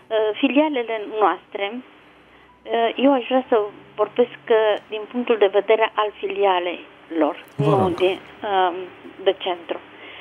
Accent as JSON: {"language": "Romanian", "town": "Constanța", "region": "Constanța County", "country": "Romania", "said": "sunt din Constanța."}